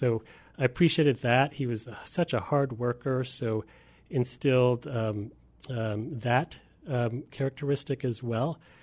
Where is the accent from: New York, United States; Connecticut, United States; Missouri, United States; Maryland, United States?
Maryland, United States; Bowie; also born or lived in Los Angeles; Yeah, I was actually born in Los Angeles, the city of angels. My dad was getting his PhD from UCLA. But shortly after that, he got a job at NASA in Maryland. So we moved across the country, and I grew up in a town called Bowie, Maryland.